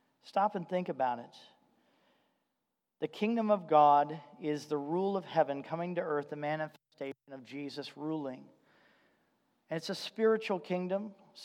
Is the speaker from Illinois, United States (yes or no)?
no; Indiana, United States; I grew up in Indiana, which is, I guess, the belt buckle of the Bible Belt, lots of churches, lots of influence of the church.